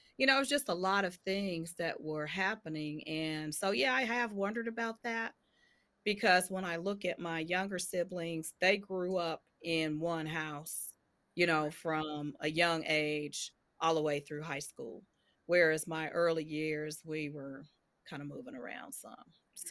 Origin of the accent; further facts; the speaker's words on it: Cincinnati, Ohio, United States; also born or lived in Kentucky; Okay, so I was born in Kentucky, but raised, my parents moved when I was young. We moved to Cincinnati.